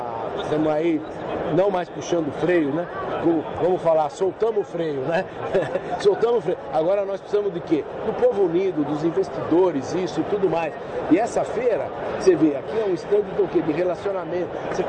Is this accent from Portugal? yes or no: no; Brazil; Então, sou eu como brasileiro que eu sou, fico chateado.